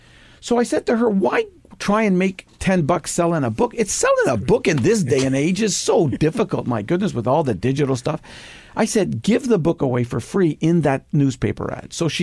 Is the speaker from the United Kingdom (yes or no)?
no; Toronto, Ontario, Canada; Like, I'm from Toronto, Canada.